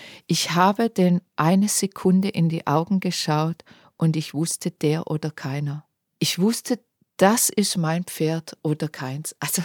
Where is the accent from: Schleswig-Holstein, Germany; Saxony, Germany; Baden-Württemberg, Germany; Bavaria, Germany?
Baden-Württemberg, Germany; Dettingen an der Erms; Wir kommen beide aus dem Ort Dettingen-Erms.